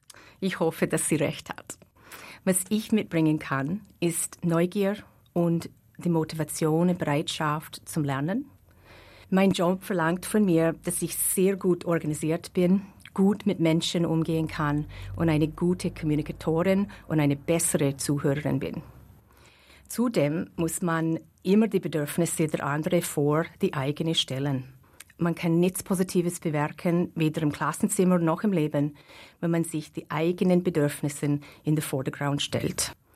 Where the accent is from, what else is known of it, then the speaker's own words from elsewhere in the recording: Canada; now in Mauren, Liechtenstein; Ich bin eine Liechtensteinerin, die in Kanada geboren und aufgewachsen ist. Mein Großvater kam aus Schanwald und ist in den 1930er Jahren nach Kanada ausgewandert.